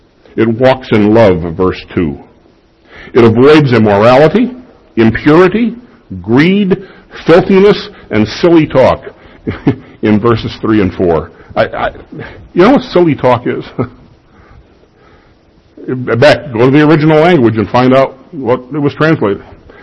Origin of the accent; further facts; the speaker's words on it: Chicago, Illinois, United States; When I was a kid growing up in Chicago, in a very strict Lutheran church